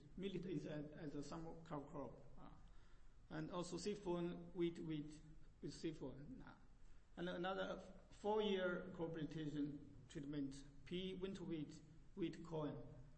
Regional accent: China; I'm from China.

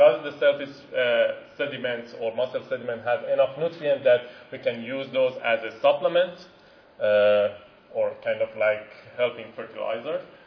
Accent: Atlantic Canada, Canada; I'm coming from the Eastern Canada, Atlantic Canada, which the seafood industry is big.

